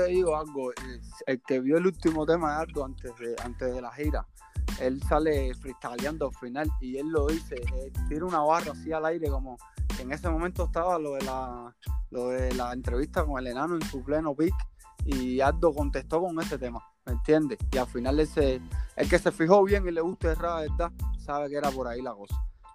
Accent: Cuba; ese es mi sueño como cubano.

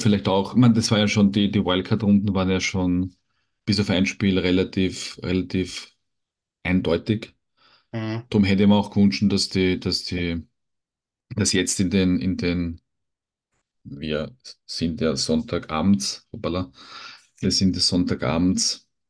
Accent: Vienna, Austria; oder nicht in San Francisco, sondern bei uns in Wien, aber vor dem TV die Daumen zu drücken.

